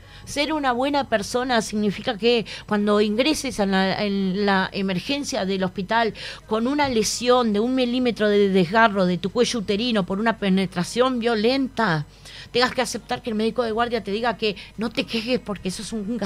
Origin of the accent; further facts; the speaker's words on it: Montevideo, Uruguay; Yo me crié acá en Montevideo mientras mi padre estaba preso, que fue preso político.